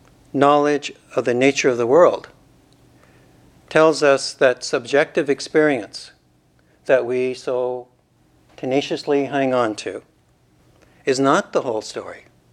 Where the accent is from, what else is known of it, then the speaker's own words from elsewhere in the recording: Calgary, Alberta, Canada; I was born in Calgary and grew up with a view of the Rockies to the west.